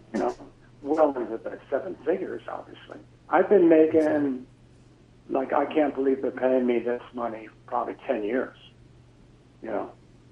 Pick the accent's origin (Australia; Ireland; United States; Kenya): United States; New York; Well, when I was coming up, I grew up in New York, and, you know, there were a lot of New York guys and the rock stations that I liked.